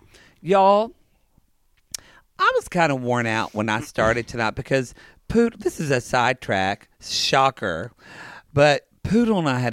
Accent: Ardmore, Oklahoma, United States; she's from my hometown of Ardmore.

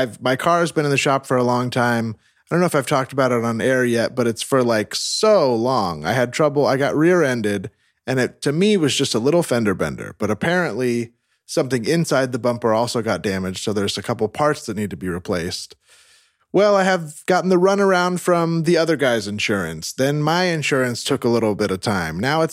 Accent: California, United States; I'm from Northern California, and I lived in like a pretty suburban area, you know, kind of track homes and stuff.

